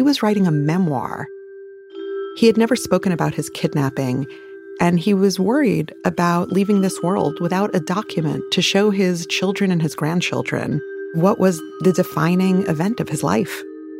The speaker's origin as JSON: {"language": "English", "town": "Brooklyn", "region": "New York", "country": "United States", "tie": "born or raised there", "also_born_or_lived": "Long Island", "said": "I grew up in Brooklyn, but I spent the first few years of my life on Long Island, where my father was raised."}